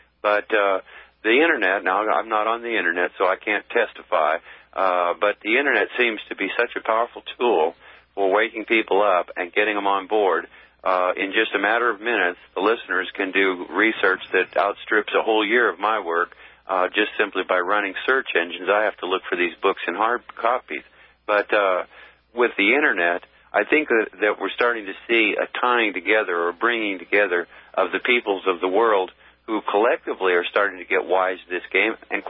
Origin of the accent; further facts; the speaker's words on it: United States; Just as I prefer to think of myself as an American, I don't consider myself to be a U.S. citizen. I'm an American.